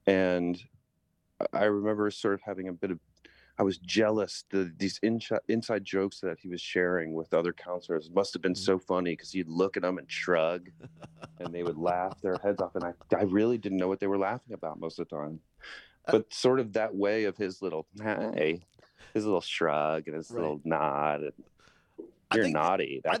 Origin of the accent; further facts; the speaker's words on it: Princeton, New Jersey, United States; Yeah, I'm from Princeton, New Jersey, but I'm not that bright. I was just a townie.